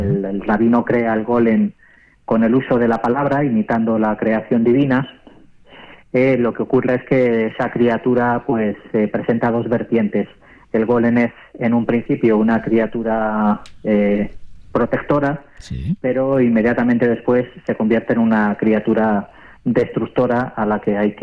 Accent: Palma, Balearic Islands, Spain; born there; also born or lived in Madrid / Canary Islands; now in Palencia, Spain; yo no soy de ninguna parte, soy de todas. Nací en Palma de Mallorca, luego volví a nacer en Madrid, luego volví a nacer en Canarias y últimamente ando naciendo por tierras palentinas.

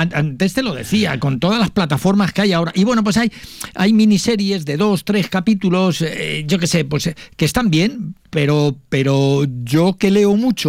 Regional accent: Castile and León, Spain; Nosotros somos castellano-leoneses, sí.

